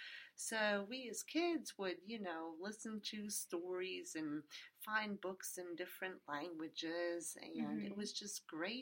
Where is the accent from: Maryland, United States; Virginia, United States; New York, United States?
New York, United States; New York City; Well, I grew up in New York, Midtown Manhattan. Born and raised NYU Medical Center and around the United Nations neighborhood, United Nations area.